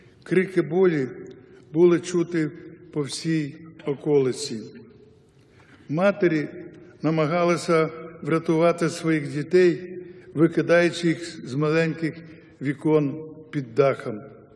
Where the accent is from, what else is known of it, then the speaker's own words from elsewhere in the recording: Bershad, Vinnytsia Oblast, Ukraine; лише в моїй рідній Бершаді поховано понад 25 тисяч дітей, жінок і людей похилого віку з Вінниччини, Бессарабії та Буковини.